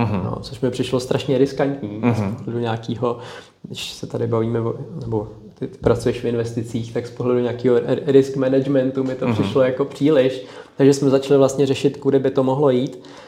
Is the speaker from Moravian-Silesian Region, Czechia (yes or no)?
no; Hradec Králové, Hradec Králové Region, Czechia; my jsme z Hradce Králové